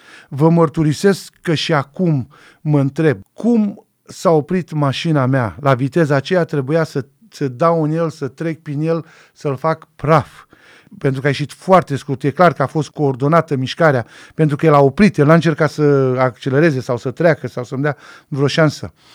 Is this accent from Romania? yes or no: yes; Drobeta-Turnu Severin, Mehedinți County, Romania; moved away as an adult; eu eram pregătit să trec Dunărea Not, pe la Turnul Severin, de unde sunt eu.